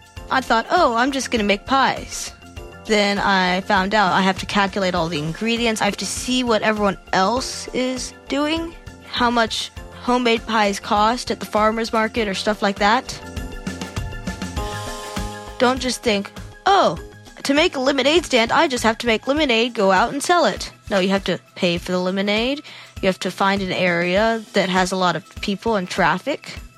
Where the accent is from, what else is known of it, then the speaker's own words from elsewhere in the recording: Alabama, United States; from Alabama, and I'm 12.